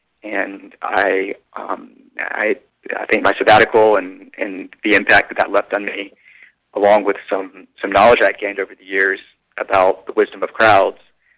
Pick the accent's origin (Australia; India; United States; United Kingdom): United States; Atlanta, Georgia; now in San Francisco, United States; Atlanta, Georgia.